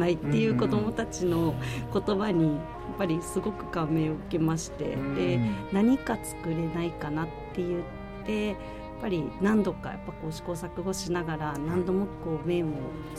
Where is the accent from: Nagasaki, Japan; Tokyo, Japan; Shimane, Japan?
Nagasaki, Japan; 地元長崎にこんなお店があるよっていうこと